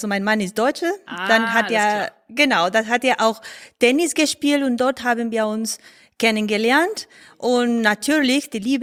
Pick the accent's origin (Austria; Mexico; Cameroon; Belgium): Mexico; Ich komme aus Mexiko.